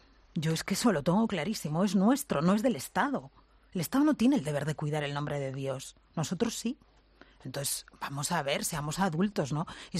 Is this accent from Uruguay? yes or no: no; Catalonia, Spain; lo digo como catalana